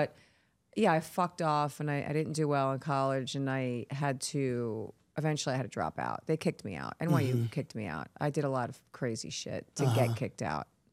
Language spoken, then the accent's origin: English; Queens, New York, United States; So I grew up in Queens, and they didn't want me there. They wanted me to be in Manhattan.